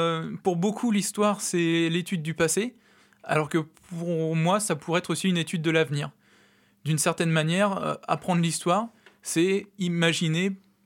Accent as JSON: {"language": "French", "region": "Hauts-de-France", "country": "France", "tie": "born or raised there", "also_born_or_lived": "Brazil", "said": "Je viens du Brésil, je suis né au Brésil, j'ai été adopté et j'ai été à la fois adopté par mes parents, mais aussi par un territoire, la Picardie, l'Oise et le canton Étretat-Saint-Denis"}